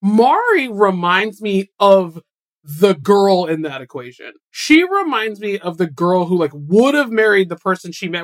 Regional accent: New England, United States; I'm from New England

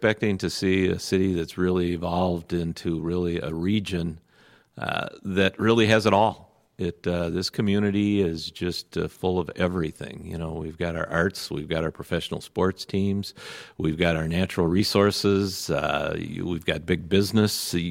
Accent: Minneapolis, Minnesota, United States; now in Bloomington, United States; Well, I'm a Minneapolis kid. No, I grew up in Minneapolis.

